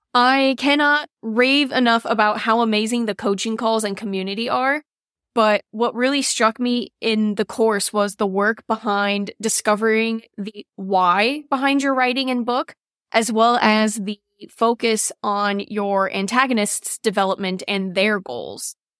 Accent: Cleveland, Ohio, United States; I'm from Cleveland, Ohio

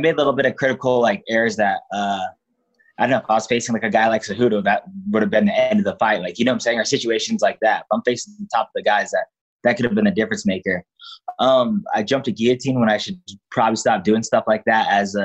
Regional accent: Denver, Colorado, United States; I grew up in Denver, Colorado, and I started off as like a complete MMA fighter.

